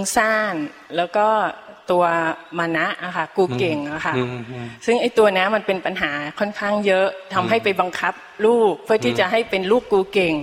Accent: Saraburi, Thailand; บ้านอยู่สระบุรีค่ะ

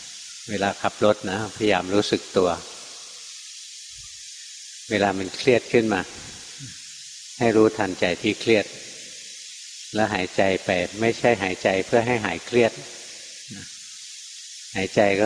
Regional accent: Bangkok, Thailand; หลวงพ่อเป็นคนกรุงเทพนะเกิดในกรุงเทพสงกรานต์จะไม่เคยออกไปต่างจังหวัดเลย

